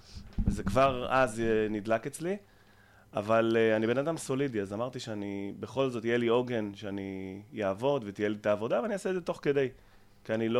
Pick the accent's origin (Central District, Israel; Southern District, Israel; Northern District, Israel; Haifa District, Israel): Northern District, Israel; גדלתי בקיבוץ בצפון, ועבדתי 12 שנה בהייטק.